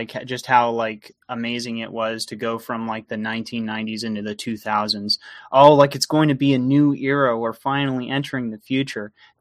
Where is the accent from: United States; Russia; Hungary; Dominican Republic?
United States; I am an American content creator.